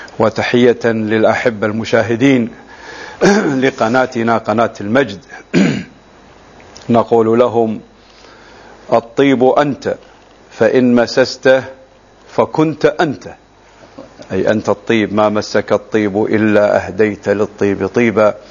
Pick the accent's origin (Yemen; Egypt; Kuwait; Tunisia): Kuwait; Kuwait City, Capital Governorate; born there; الأصل من حوطة بني تميم، وولدت في الكويت في منطقة المرقاب، مواليد عام 46 ميلادي، خريج معهد المعلمين